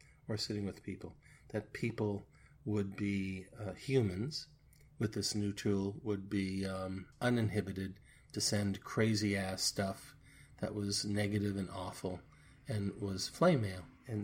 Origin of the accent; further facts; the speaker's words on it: United States; one of the most amazing things for me personally, as an American, in this case, going to London